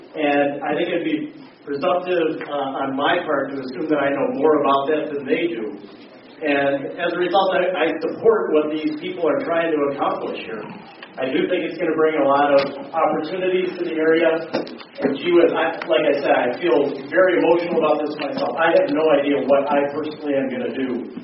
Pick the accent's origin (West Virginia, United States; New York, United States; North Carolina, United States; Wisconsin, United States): Wisconsin, United States; Eagle River; I'm from Eagle River, and I own the property that is the east boundary for RMJ Rolling Acres.